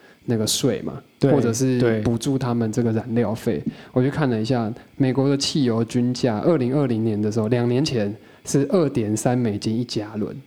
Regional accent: Taichung, Taiwan; 我是台中人啊。

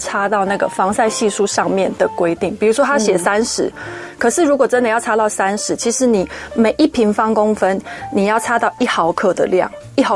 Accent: Kaohsiung, Taiwan; 对 对, 对，我是高雄人。

